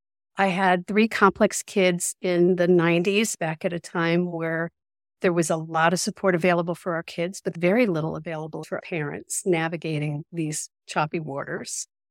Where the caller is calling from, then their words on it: Atlanta, Georgia, United States; I am zooming in from Atlanta, Georgia